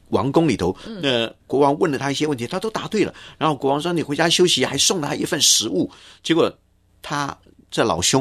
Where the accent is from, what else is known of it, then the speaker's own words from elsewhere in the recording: China; 但事实上我们中国人说天知地知，你知我知，让神在看。